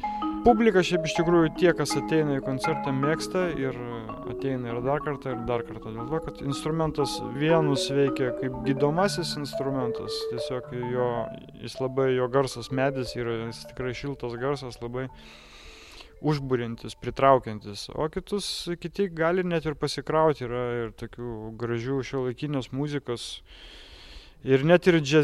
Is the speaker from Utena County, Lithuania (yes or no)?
no; Ukmergė, Vilnius County, Lithuania; norėjau iš tikrųjų pabėgti iš Ukmergės. Ir pabėgau iš Ukmergės su šio instrumentu